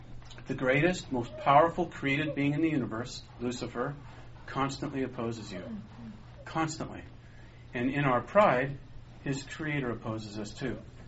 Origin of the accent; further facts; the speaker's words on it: Los Angeles, California, United States; I remember I was blessed, even though I grew up in Los Angeles, I was blessed to grow up with horses.